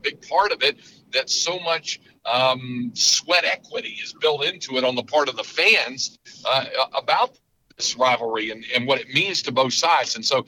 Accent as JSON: {"language": "English", "region": "North Carolina", "country": "United States", "tie": "born or raised there", "lives_now": "Texas", "said": "I remember seeing that growing up in North Carolina on my living room floor and was just riveted to the football game."}